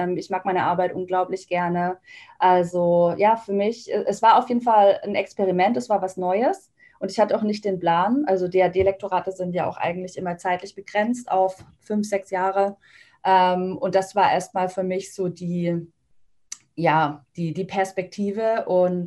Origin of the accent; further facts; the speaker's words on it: Ditzingen, Baden-Württemberg, Germany; Ich komme gebürtig aus Stuttgart oder aus einem kleineren Dorf, darf ich jetzt nicht sagen, eine kleinere Stadt in der Nähe von Stuttgart, genannt Ditzingen. Und bin da zur Schule gegangen, bin dann für mein Studium nach Berlin gezogen.